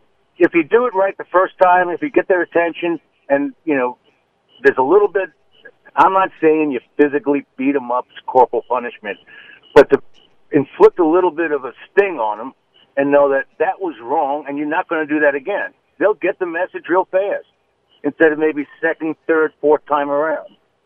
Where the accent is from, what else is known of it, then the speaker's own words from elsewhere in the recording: New York, United States; I grew up in New York. I'm in my early 60s, and I went to Catholic school